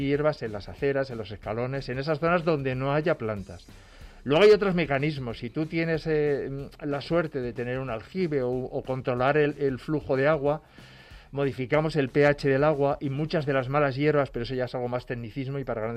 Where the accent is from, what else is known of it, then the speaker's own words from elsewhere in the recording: Extremadura, Spain; Yo, como extremeño, te diría, hay una encina terrona que está en Montánchez